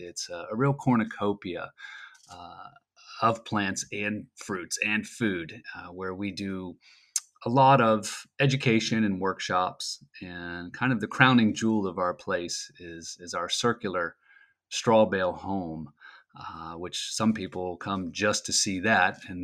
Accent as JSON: {"language": "English", "town": "Frederick", "region": "Maryland", "country": "United States", "said": "I'm from Frederick, Maryland, and I'm living here just north of downtown."}